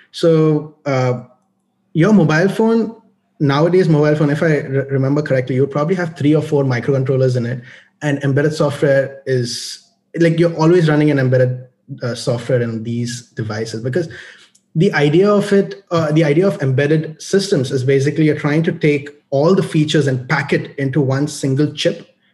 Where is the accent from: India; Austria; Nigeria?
Nigeria; So growing up in Nigeria.